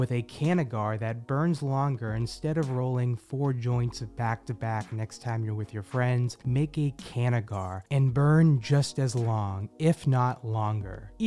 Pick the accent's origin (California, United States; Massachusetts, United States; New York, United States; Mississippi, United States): Massachusetts, United States; Hyde Park; Yeah, I was born and raised in Hyde Park